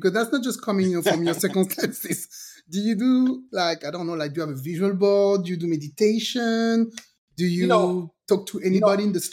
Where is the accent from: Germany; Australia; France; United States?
France; born there; English is a second language; So I was born in France. So I know, so I was born in France.